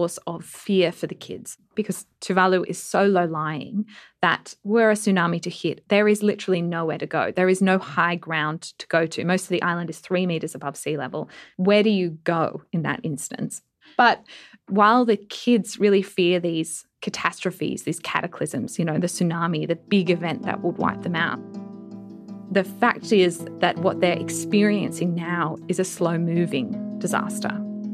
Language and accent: English; Australia; she kept apologising to me as an Australian for being critical